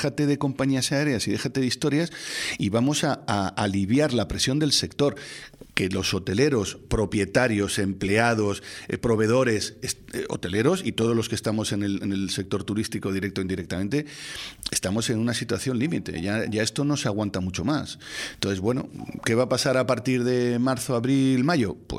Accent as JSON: {"language": "Spanish", "town": "La Orotava", "region": "Canary Islands", "country": "Spain", "tie": "born or raised there", "said": "me alegro muchísimo porque es mi pueblo, pero en la Orotava"}